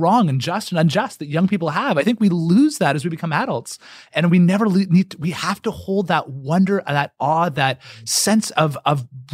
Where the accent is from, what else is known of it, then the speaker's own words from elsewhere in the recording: Canada; I'm Canadian.